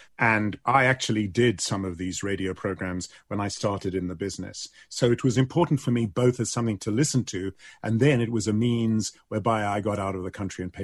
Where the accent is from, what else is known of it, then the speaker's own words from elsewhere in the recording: South Africa; I grew up in South Africa and I used to talk like this.